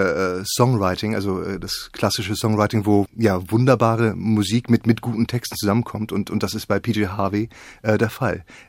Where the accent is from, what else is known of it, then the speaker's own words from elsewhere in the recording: Schleswig-Holstein, Germany; now in Berlin, Germany; Also ich bin selbst aus Schleswig-Holstein, lebe aber in Berlin und war in Rom und so weiter.